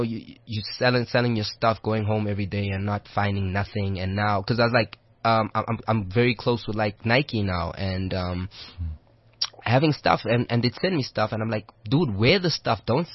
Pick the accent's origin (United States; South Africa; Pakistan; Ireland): South Africa; Kliptown, Gauteng; I grew up in Cliptown more with my mother, so... Cliptown, like you were saying, it's more tight-knit.